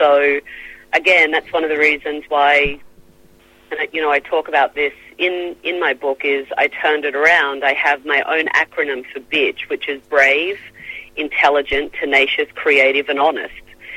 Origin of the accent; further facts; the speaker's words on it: Australia; lots of Australian references and where I grew up in Australia and all of that kind of stuff.